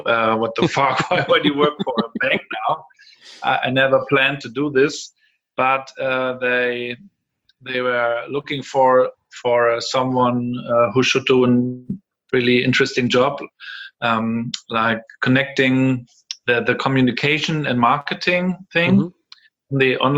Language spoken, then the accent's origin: English; Rostock, Mecklenburg-Vorpommern, Germany; English is a second language; Yes, I'm 38 years old. I'm from Rostock here. Was raised here at the Baltic Sea.